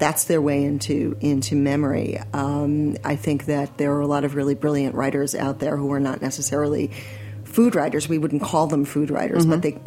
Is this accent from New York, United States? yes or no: yes; Forest Hills, New York, United States; growing up in Forest Hills in the 60s and 70s.